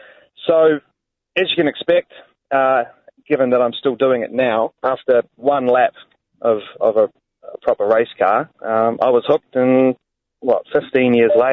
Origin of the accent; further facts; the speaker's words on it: Palmerston North, Manawatū-Whanganui, New Zealand; obviously born and raised in Palmy.